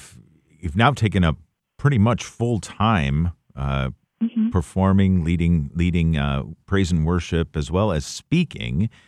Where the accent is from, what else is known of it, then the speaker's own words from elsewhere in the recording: Wisconsin Dells, Wisconsin, United States; I'm a Wisconsin Dells man myself. I grew up there.